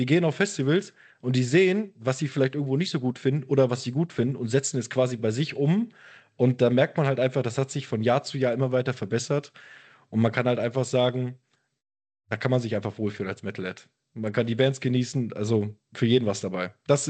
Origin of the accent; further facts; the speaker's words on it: North Rhine-Westphalia, Germany; Man kennt natürlich als Mitglied und als Sauerländer kennt man die Leute dort.